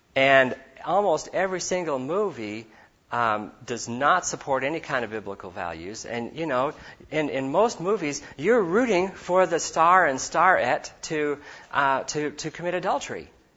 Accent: Bozeman, Montana, United States; When I was raised in Bozeman, Montana, we would go to the grocery store, and we went to the Disciples of Christ Church. But everybody we knew in town was white.

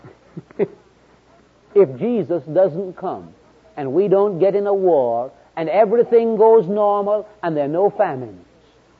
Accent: Jamaica; born there; I'm a Britisher. You wonder where my accent is from, and I'm proud. You know, I was born in Jamaica, British Empire.

